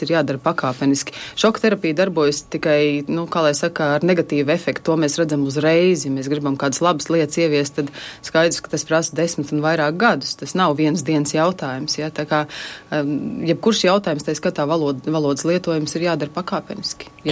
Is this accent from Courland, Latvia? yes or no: yes; Ventspils, Courland, Latvia; Es nāku no Ventspils